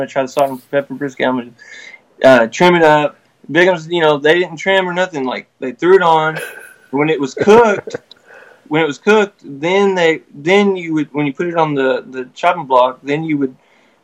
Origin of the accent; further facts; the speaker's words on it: Lubbock, Texas, United States; Yeah, I grew up in Lubbock. Well, right outside the city limits. Okay. So, or in the cotton fields. But yeah, born and raised here.